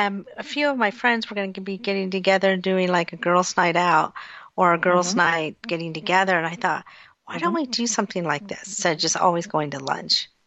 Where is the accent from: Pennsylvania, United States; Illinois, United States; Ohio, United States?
Pennsylvania, United States; Because I am from Pennsylvania, and everybody loves the Steelers.